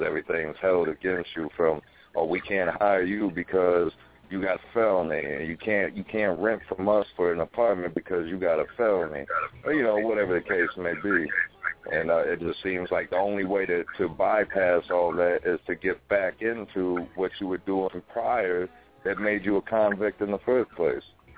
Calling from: Chicago Heights, Illinois, United States; Yeah, getting from Chicago Heights, man. Getting from Chicago Heights.

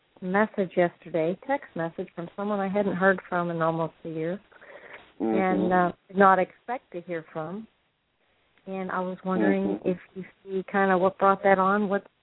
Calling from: Florida, United States; I'm calling from Florida.

